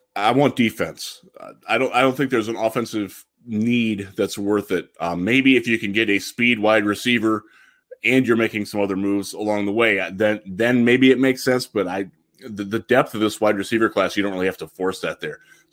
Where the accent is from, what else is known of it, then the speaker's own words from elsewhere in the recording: Vermilion, Ohio, United States; You know, I grew up playing – so I'm from Vermilion High School, class 1990.